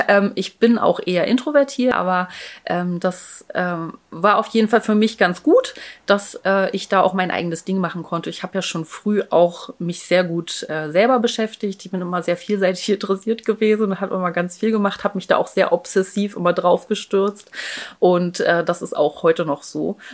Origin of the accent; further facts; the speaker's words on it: Berlin, Germany; also born or lived in Halle; Ich komme ja ganz, ganz ursprünglich aus Berlin. Ich bin zwar in Berlin geboren, habe dann ein paar Jahre in Halle gelebt, habe ich nicht mitbekommen, da war ich erst 3 dann, als wir wieder zurückgezogen sind nach Berlin. Meine ganze Familie ist eigentlich aus Berlin